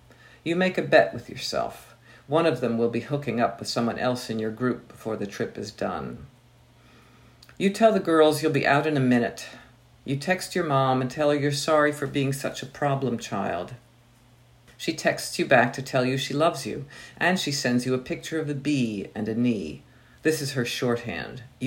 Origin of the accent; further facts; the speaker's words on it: Delaware, United States; I grew up in Delaware, and, you know, we could be in Philadelphia in 5 minutes over the state line.